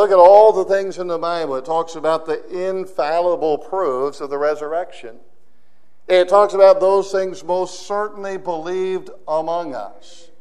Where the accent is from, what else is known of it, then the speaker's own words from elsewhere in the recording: Lima, Ohio, United States; I'm from Ohio. I grew up in Ohio, in Lima, Ohio, and they have Buckeyes over there.